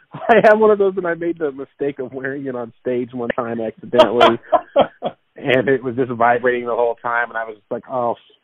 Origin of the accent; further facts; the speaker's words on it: Denver, Colorado, United States; You know, I'm from Denver, born and raised, so I've seen a few shows there.